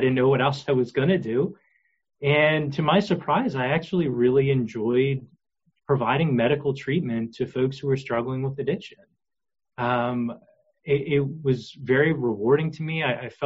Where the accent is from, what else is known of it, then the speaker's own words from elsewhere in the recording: Lancaster, Pennsylvania, United States; So as was discussed, I'm born and raised in Lancaster. I love Lancaster. It's very wonderful to be back.